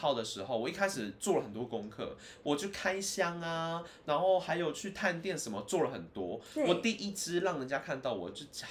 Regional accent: Taipei, Taiwan; 因为我就是一个台北长大的小孩。

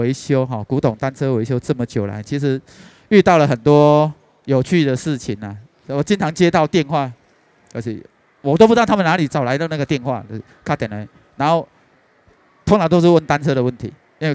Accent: Kaohsiung, Taiwan; 因为我老家在高雄，我本来那天就是打算要回高雄

